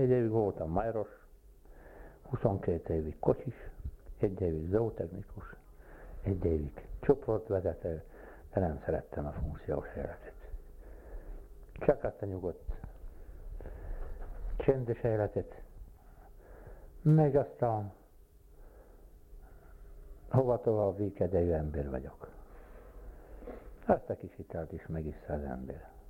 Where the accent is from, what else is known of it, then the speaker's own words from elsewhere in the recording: Karos, Borsod-Abaúj-Zemplén, Hungary; born there; január 19-én születtem, Karosan.